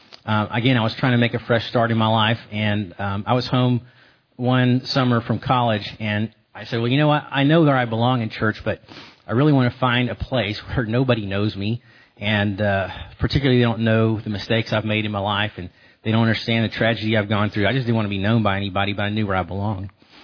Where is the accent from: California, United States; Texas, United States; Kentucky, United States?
Texas, United States; Dallas; And my family growing up in Lake Highlands was pretty much a picture-perfect family.